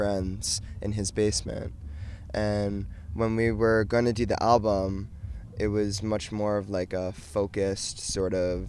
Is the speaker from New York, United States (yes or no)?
yes; Mineola, New York, United States; I grew up in Mineola, and my mom, when I... Ever since I was young, my mom was a music teacher